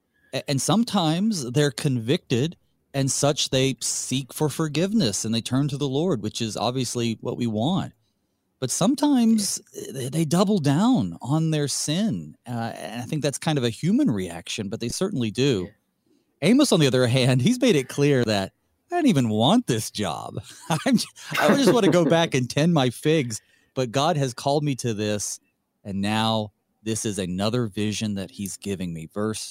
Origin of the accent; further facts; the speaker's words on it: North Carolina, United States; Kind of like my hometown, Western North Carolina.